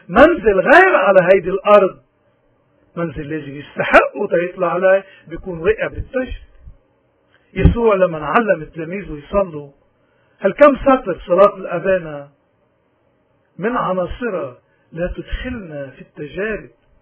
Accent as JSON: {"language": "Arabic", "country": "Lebanon", "said": "ونحن كلبنانيين من وقت ما وجد التاريخ موجودين"}